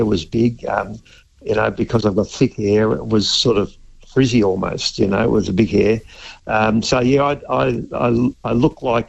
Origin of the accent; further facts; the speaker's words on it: Ballarat, Victoria, Australia; And my hometown of Ballarat, that Ballarat federal electorate, had an overwhelming majority for Republic.